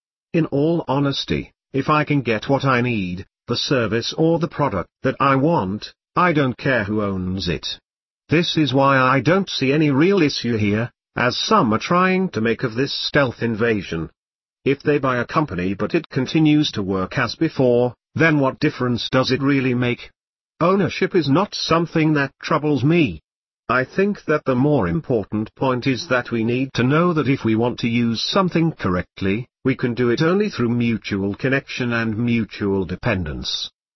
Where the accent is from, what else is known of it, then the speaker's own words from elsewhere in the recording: Vitebsk, Vitebsk Region, Belarus; English is a second language; I was born in Vitebsk, Belarus, right after World War II, when the memory of the war was vivid. Not far from my town, which was home to many Jews before the war, were a concentration camp and an extermination camp